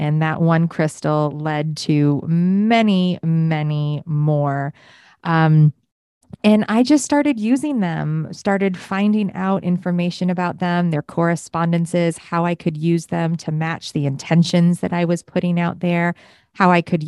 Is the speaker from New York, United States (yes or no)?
yes; Rochester, New York, United States; now in Winter Garden, United States; I went into a shop in my hometown of Rochester, New York. I live in Winter Garden, Florida now, by the way.